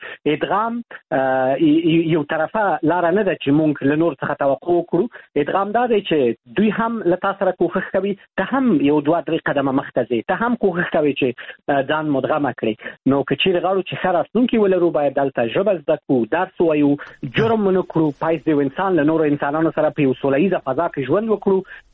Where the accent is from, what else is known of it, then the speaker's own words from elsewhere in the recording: Afghanistan; now in Europe; شرمېږم چې ووایم زه د افغانستان یم